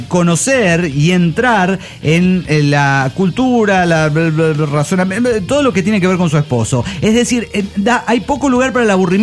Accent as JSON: {"language": "Spanish", "town": "Guadalajara", "region": "Jalisco", "country": "Mexico", "tie": "born or raised there", "also_born_or_lived": "Veracruz", "moved": "as an adult", "lives_now": "United States", "said": "Soy veracruzano nacimiento, criada en mi hermosa y querida ciudad de Guadalajara. O sea, soy veracruzana de nacimiento y tapatía de corazón. Tengo 7 años viviendo en el Gabacho, en Estados Unidos de Norteamérica."}